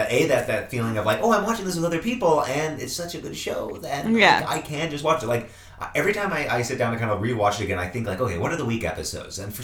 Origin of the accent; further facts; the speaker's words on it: Nigeria; I grew up in West Africa